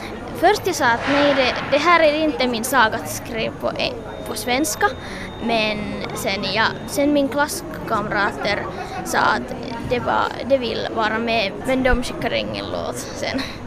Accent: Vantaa, Uusimaa, Finland; jag är från Vanda och min låt heter …

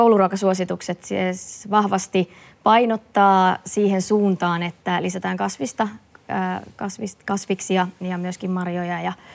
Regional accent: Forssa, Tavastia Proper, Finland; No tämä on iso kysymys monissa kunnissa ja myöskin omassa kotikaupungissani, että Forssassa.

